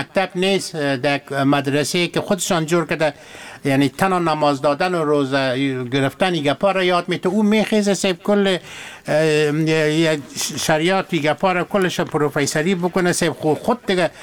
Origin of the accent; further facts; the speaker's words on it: Afghanistan; ما از افغانستان هستم